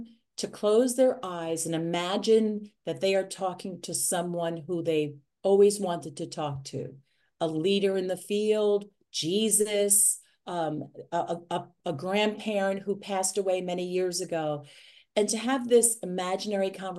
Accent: New York, United States; I'm a New Yorker.

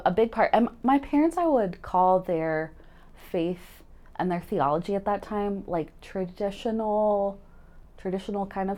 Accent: Des Moines, Iowa, United States; And I'm from Iowa. I'm from the Des Moines area.

